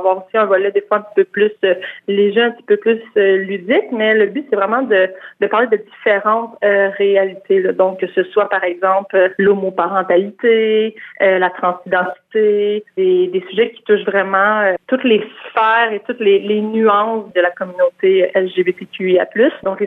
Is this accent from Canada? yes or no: yes; Quebec, Canada; Moi, en fait, je suis originaire du Témiscamingue.